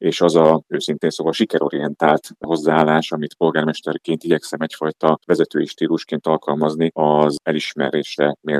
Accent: Zalaegerszeg, Zala, Hungary; a szülővárosomnak, az Zalaegerszeg polgárainak a szavazatai

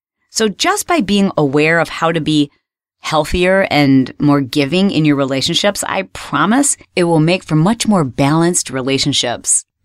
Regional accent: Michigan, United States; When I was a little girl and we were growing up in Michigan, I had this really long walk home from the bus stop.

